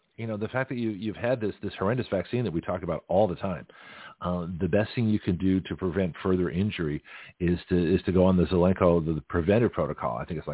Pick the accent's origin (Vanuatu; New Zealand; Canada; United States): Canada; Now, when I was a kid growing up in Canada, Johnny cake was cornbread